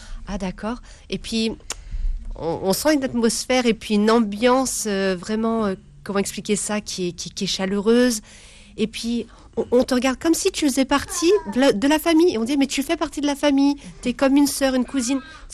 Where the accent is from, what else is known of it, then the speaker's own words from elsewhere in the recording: Vénissieux, Auvergne-Rhône-Alpes, France; Oui, je suis née au Minguette. C'est une banlieue de Vénissieux, enfin à Vénissieux, une banlieue de Lyon.